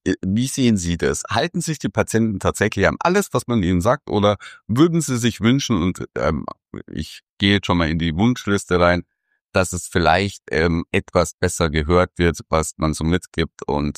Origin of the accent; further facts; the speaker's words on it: Bavaria, Germany; weil das passt ja schon, wie wir bei uns in Bayern sagen.